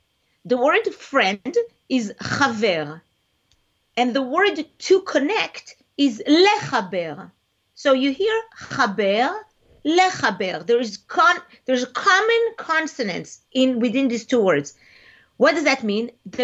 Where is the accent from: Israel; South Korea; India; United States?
Israel; first language Hebrew; English is a second language; So I grew up in Israel. So I speak Hebrew naturally, right? This is my first language.